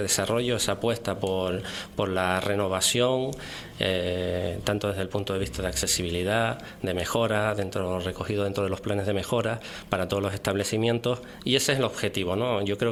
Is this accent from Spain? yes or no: yes; Puerto de la Cruz, Canary Islands, Spain; born there; un chico como yo, del norte de la isla, nací en el Puerto de la Cruz